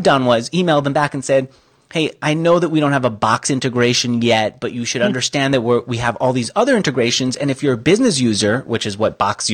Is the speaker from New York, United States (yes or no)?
yes; New York, United States; I'm a New Yorker, unlike you, Wade. We talk very fast.